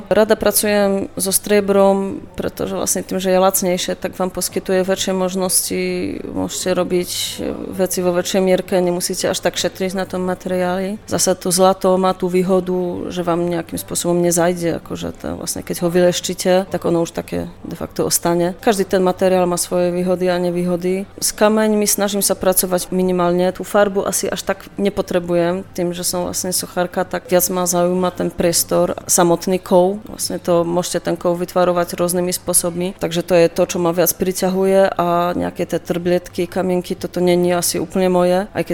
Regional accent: Silesian Voivodeship, Poland; moved away as an adult; also born or lived in Plzeň, Czechia; now in Slovakia; Tak ja pochádzam z Polska, zo Slieska.

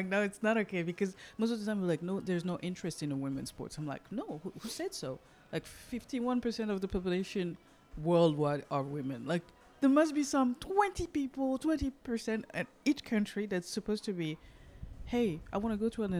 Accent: Lyon, Auvergne-Rhône-Alpes, France; It's like, oh, I'm from Lyon.

